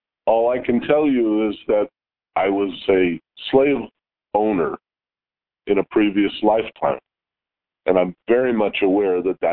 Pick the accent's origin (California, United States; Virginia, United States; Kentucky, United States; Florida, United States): California, United States; Los Angeles; born there; Where were you born? I was born in Los Angeles.